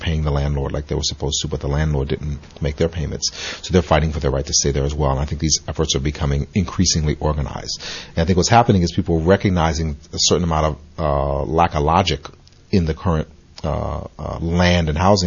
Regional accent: Washington, District of Columbia, United States; moved away as an adult; also born or lived in Port-au-Prince, Haiti; now in Miami, United States; I was born in Port-au-Prince, Haiti, and when I was at a very young age, moved to Washington, D.C., where I was raised, and then moved to Miami when I was a young adult, and I've been living in Miami for about 17, 18 years or so.

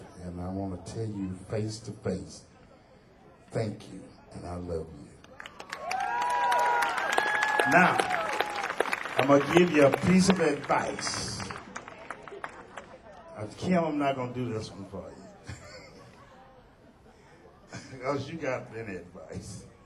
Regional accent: Alabama, United States; there's nothing like whatever I'm singing in my home state of Alabama

